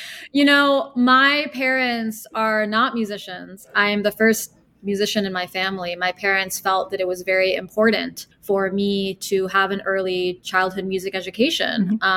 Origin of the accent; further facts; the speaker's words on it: Washington, District of Columbia, United States; born there; Well, I was born in Washington, D.C.